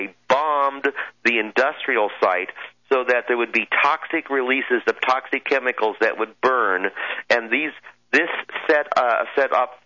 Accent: California, United States; No. I grew up in Southern California. I beg to differ, dear.

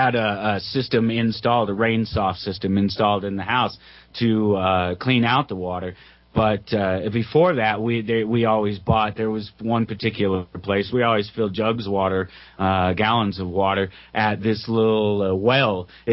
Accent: Commerce City, Colorado, United States; That's where I grew up. I grew up in Commerce City, Colorado. It's an industrial city just north of the city of Denver.

